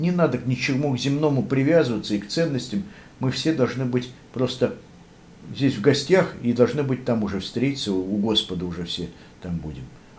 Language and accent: Russian; Russia; born there; я родился в России и что у нас православная вера.